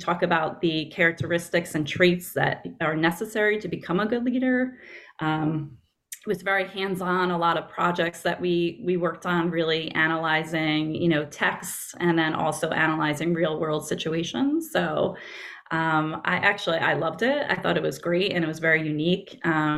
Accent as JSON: {"language": "English", "town": "Long Island", "region": "New York", "country": "United States", "tie": "born there", "said": "I was born on Long Island in New York, and I would say I've always been interested in writing and a writer."}